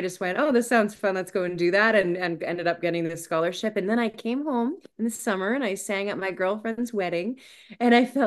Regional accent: Abbotsford, British Columbia, Canada; Born and raised in Abbotsford, went to a ton of schools out there.

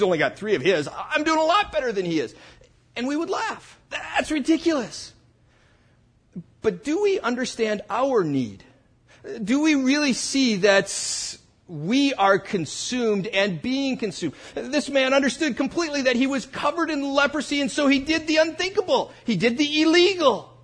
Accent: United States; as an American living in a society in which all men are created equal

